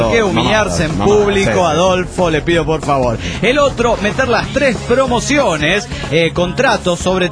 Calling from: Delta, Colorado, United States; … de Delta Colorado.

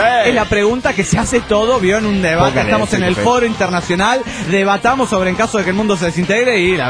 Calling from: San Salvador, El Salvador; de San Salvador, El Salvador, en el Gabacho.

